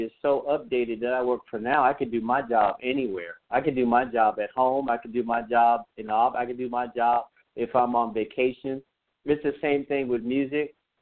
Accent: California, United States; we thought we were somebody, Jeanette, you know, because we come from California.

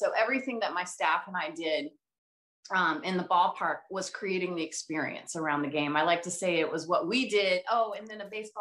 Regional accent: Virginia, United States; now in Chicago, United States; I'm originally from Virginia. So I was there in Virginia doing all of that, and then was hired by the NCAA to coordinate national championships. Ultimately moved to Chicago.

